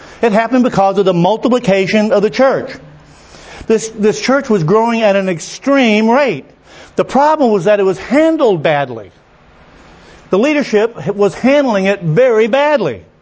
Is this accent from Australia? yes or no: no; Haiti; the pastor knows I'm from Haiti